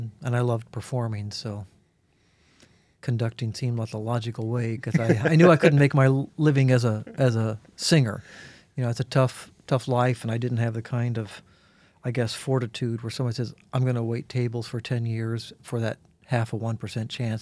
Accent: Kansas, United States; Yeah, I grew up in a very, very small town in Central Kansas, grew up on a farm and always had music in the house.

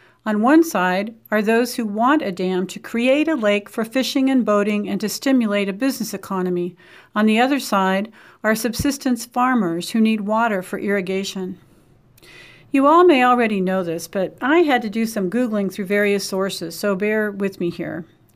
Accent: Dodge City, Kansas, United States; from Dodge City, Kans

